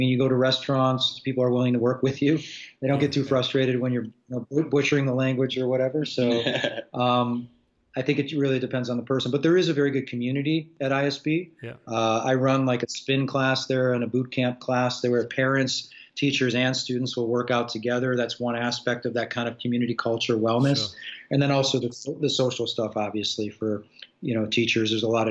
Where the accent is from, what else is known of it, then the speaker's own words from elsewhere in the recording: Chicago, Illinois, United States; now in China; Well, I mean, I grew up in Chicago, so I see similarities.